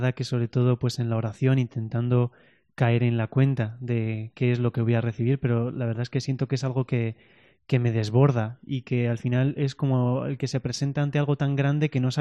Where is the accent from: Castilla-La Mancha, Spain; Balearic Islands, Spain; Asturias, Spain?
Castilla-La Mancha, Spain; Cobisa; Yo soy de Covisa. He vivido siempre en Covisa, entre Covisa, Toledo, siempre por allí.